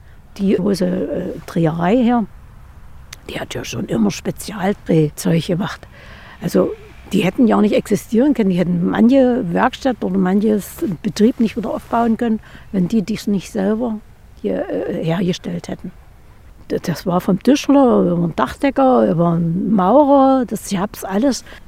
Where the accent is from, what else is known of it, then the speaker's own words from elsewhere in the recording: Wolfen, Saxony-Anhalt, Germany; ich bin aus Wolfen und ich wohne schon seit meiner Geburt hier und das ist jetzt schon 84 Jahre her. Und ich wohne auch ganz dicht an der Föhnfabrik.